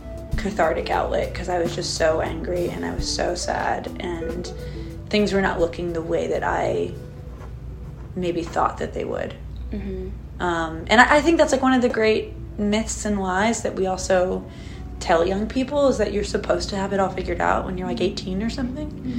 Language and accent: English; United States; especially as an American, when I was younger, like graduating high school, going to university